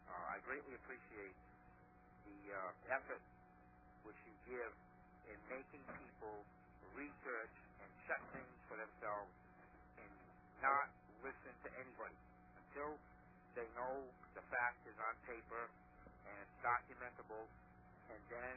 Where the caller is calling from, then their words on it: Rhode Island, United States; Good evening, Bill. … I'm calling from Rhode Island.